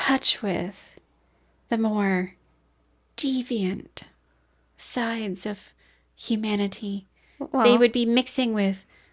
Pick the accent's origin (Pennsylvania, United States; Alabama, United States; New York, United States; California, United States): California, United States; Venice; I'm from Venice.